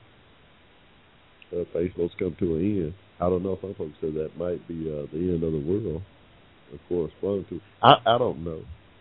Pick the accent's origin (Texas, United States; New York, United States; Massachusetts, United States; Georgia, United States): Georgia, United States; I mean, in 1845, when I was born here in Georgia, I had no 14th Amendment rights, period, y'all.